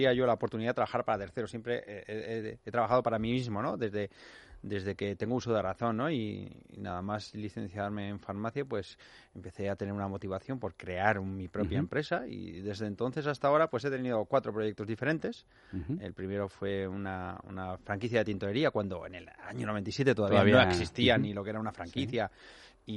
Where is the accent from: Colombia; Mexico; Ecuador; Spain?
Spain; Valencia, Valencian Community; de Madrid a Valencia, soy de Valencia